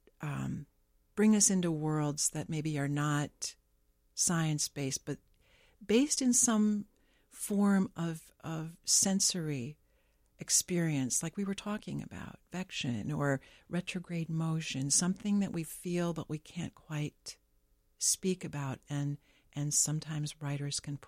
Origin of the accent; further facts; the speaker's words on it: North Dakota, United States; I mean, I grew up in North Dakota, and I moved back here